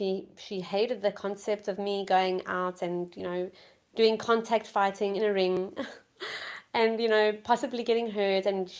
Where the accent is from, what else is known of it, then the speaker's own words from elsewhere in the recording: South Africa; born and raised in South Africa.